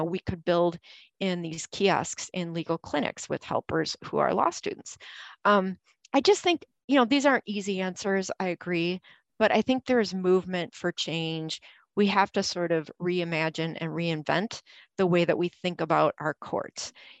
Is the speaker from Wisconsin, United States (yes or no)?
yes; Wisconsin, United States; I am from Wisconsin, middle of nowhere, rural areas where a lot of people don't have technology.